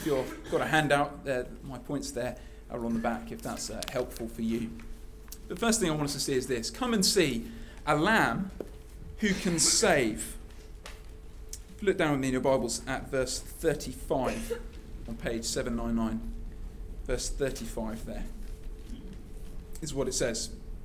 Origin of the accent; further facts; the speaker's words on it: United Kingdom; Being British, I don't like that sort of personal intrusion into who I am, what I believe.